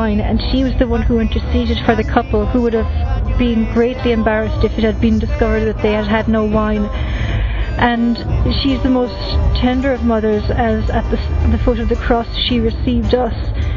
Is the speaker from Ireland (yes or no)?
yes; Ireland; I'm 26 and I'm originally from Ireland.